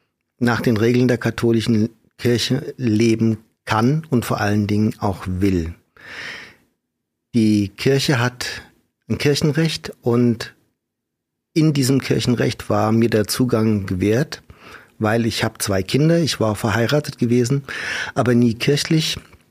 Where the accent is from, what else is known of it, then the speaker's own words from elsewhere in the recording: Wiesbaden, Hesse, Germany; Ich komme ursprünglich aus Wiesbaden. Dann kam ich in die evangelische Kirche.